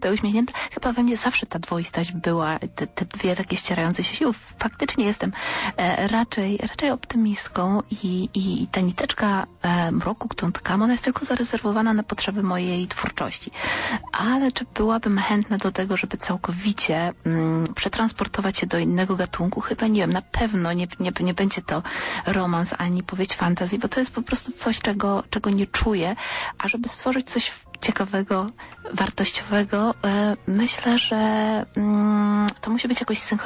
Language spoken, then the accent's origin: Polish; Greater Poland Voivodeship, Poland; inna miejscowość osadzona w Wielkopolsce, w którą uwielbiam, w której się wychowałam, w której spędziłam dużą część swojego dzieciństwa